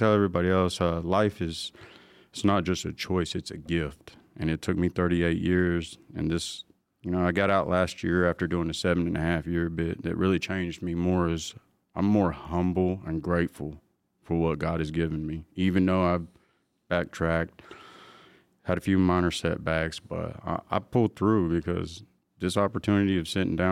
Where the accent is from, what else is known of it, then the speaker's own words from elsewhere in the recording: Dallas, Texas, United States; I'm a little bit of a mutt, as you could say, I guess, because I'm French, Indian, and I'm also Cajun. I'm from a southern down south, Dallas, Texas, born and raised.